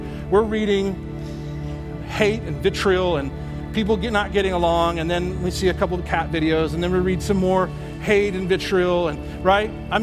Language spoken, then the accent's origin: English; the West, United States; I love Pennsylvania, but I'm from the West.